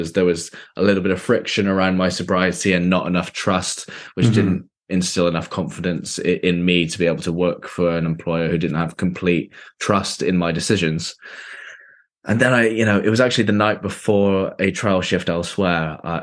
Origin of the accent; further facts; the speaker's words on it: Canada; now in United Kingdom; I'm from Canada originally, got lots of family out there.